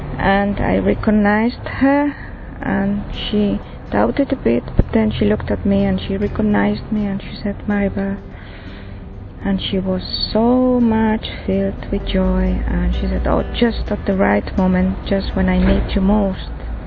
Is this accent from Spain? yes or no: yes; Spain; now in London, United Kingdom; I come from Spain, and I've been in London for a few years already now.